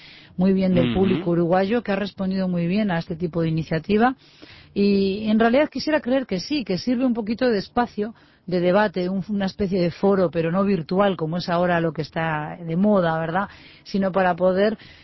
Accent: Spain; born there; en mi país natal, en España

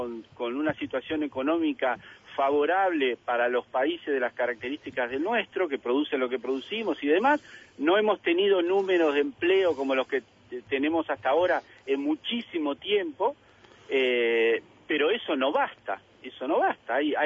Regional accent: Montevideo, Uruguay; yo soy del Uruguay, o sea, yo vivía en Malvin de chico, de una familia clase media muy humilde, y vivimos siempre con la casa abierta.

